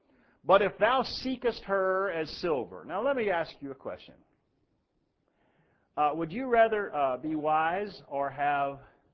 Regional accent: United States; Because I'm an American.

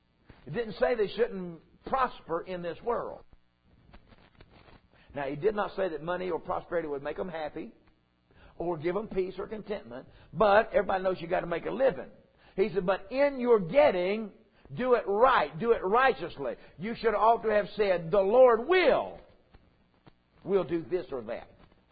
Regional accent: the South, United States; They say, where are you from? So I'm down south. I'm a Southern boy.

